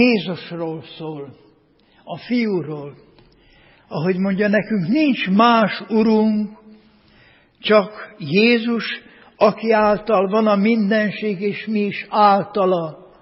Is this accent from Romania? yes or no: no; Novi Itebej, Vojvodina, Serbia; mindig beteges, kákabélű gyerek voltam, úgyhogy a szülőfalumban, Magyar Itebén akkor még őszinték voltak az emberek